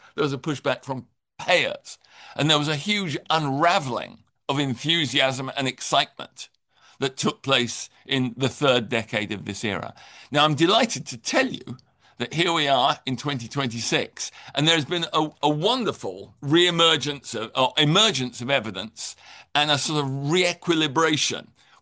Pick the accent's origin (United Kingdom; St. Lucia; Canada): United Kingdom; England; accent: English; moved away as an adult; now in United States; So I am obviously English. You can hear my accent. I worked in medicine in England for about 8 years before moving to the United States.